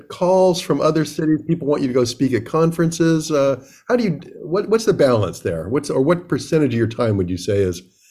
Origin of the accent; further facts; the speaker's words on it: East Coast, United States; I'm from the East Coast